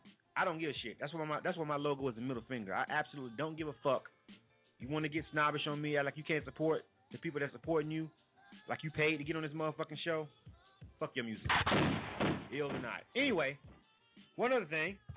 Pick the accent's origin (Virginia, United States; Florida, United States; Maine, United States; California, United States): Florida, United States; I'm from Florida, born and raised in Florida.